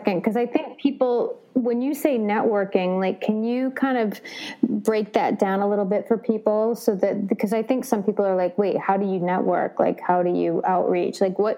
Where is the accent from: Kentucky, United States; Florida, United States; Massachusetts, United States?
Massachusetts, United States; Boston; now in Los Angeles, United States; my experience when I first moved to LA was really gnarly. Like, It was just like, and I'm originally from Boston